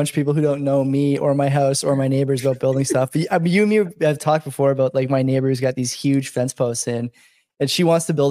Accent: Canada; One of the most frustrating things for me as a Canadian is watching the tax rate go up and up and up.

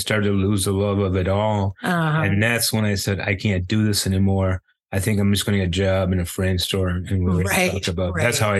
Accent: Remscheid, North Rhine-Westphalia, Germany; I come from Remscheid, Germany

